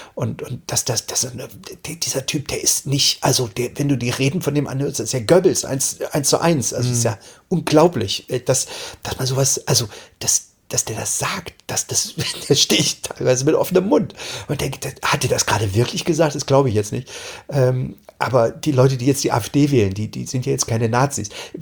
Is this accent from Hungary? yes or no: no; eastern Germany, Germany; ich komme eigentlich aus dem Osten